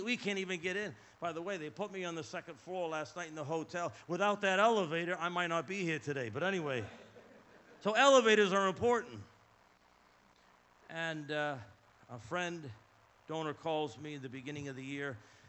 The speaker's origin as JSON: {"language": "English", "region": "Massachusetts", "country": "United States", "tie": "born there", "said": "I was born in Massachusetts"}